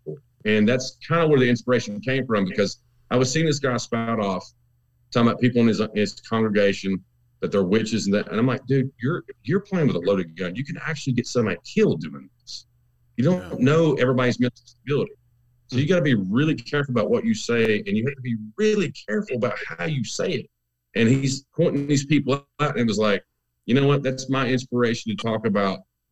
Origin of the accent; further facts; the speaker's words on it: the South, United States; came about because as a kid growing up in the South, metal's always been looked at this thing as like, you know, it's satanic